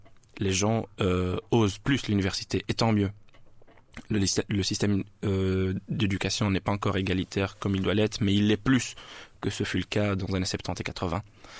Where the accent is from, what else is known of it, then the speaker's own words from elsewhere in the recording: Morocco; moved away; Moi, c'est parce que je venais du Maroc